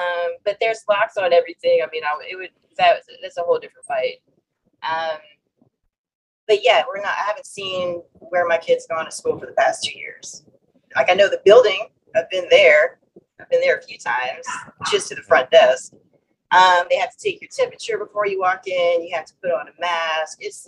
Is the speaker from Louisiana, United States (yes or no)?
yes; Louisiana, United States; now in St. Tammany Parish, United States; I'm from Terrebonne Parish with you guys, but I moved a little bit and I landed back in St. Tammany Parish.